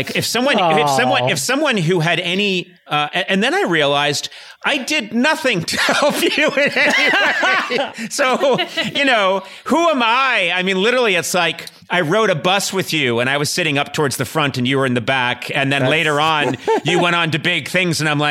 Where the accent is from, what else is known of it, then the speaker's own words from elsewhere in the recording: Brookline, Massachusetts, United States; I was in Brookline, Mass.